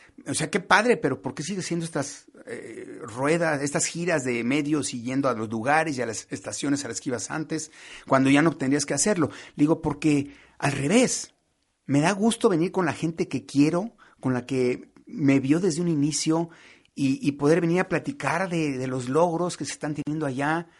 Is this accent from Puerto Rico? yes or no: no; Michoacán, Mexico; Yo estaba en Michoacán con mi abuelita, en mi tierra